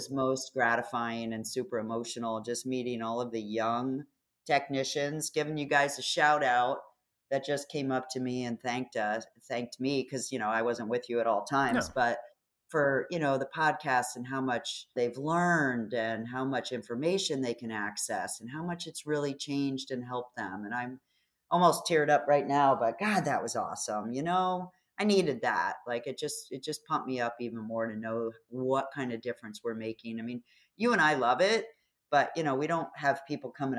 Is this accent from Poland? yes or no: yes; Poland; Poland. I'm from Poland.